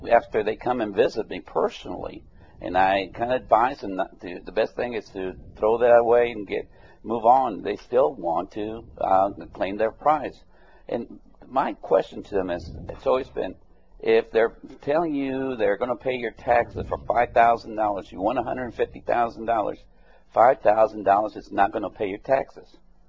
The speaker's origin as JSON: {"language": "English", "region": "Texas", "country": "United States", "also_born_or_lived": "Kansas City, Missouri", "said": "And then I went back to Texas. I'm originally from the Texas area."}